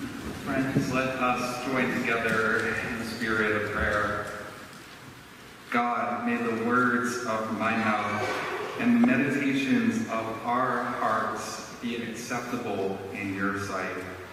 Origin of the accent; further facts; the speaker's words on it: Maine, United States; so I grew up in Maine, and all of my family is still here in New England